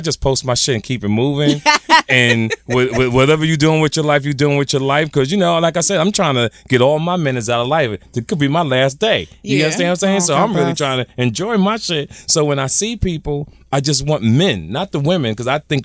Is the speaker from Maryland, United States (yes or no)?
no; Jersey City, New Jersey, United States; I grew up in Jersey City.